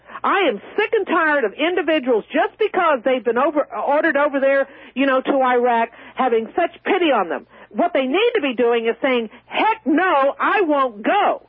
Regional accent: United States; I'm an American, and that's dealt with a C. I'm not a communist American, sir. I'm an American.

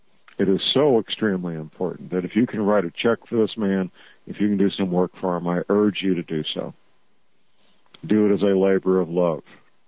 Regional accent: St. Louis, Missouri, United States; We still, in my hometown of St. Louis, out in what we call St. Charles County, there's still a road out there named Boone's Lick Road

